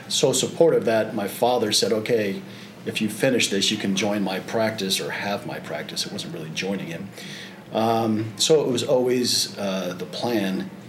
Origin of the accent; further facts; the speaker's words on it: Bristol, Connecticut, United States; also born or lived in Boston; So all I remember is Bristol, which is very much like Wallingford. So when I went to public schools, very much like this. So that's where I grew up.